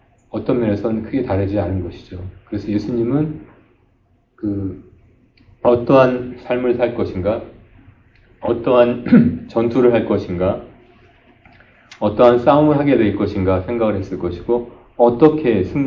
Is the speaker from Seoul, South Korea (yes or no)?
yes; Seoul, South Korea; born there; 서울에서 태어났다고 그러면 나를 설명할 수 있는 게 별로 없는 것 같은 느낌이 들어요.